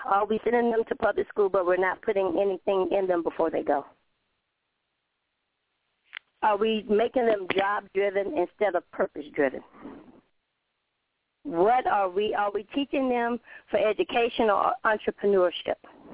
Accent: Raleigh, North Carolina, United States; And I'm from Wake County, which is in Raleigh, North Carolina

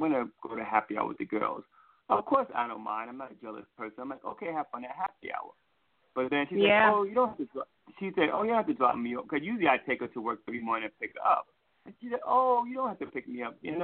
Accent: New York City, New York, United States; accent: New York; I'm originally from New York City, guys. If you can't hear the accent, I'm from New York.

